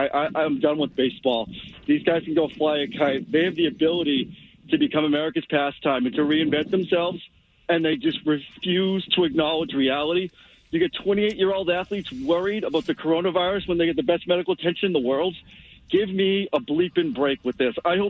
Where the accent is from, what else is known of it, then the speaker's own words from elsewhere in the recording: Milton, Massachusetts, United States; Hey, listen, I'm actually born and raised here. I'm 47 from Milton, Mass.